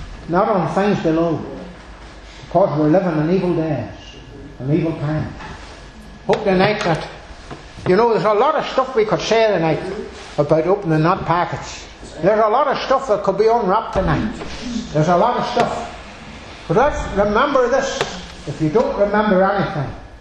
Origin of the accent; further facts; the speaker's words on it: Northern Ireland, United Kingdom; That I come from Northern Ireland, and it's nice meeting people like them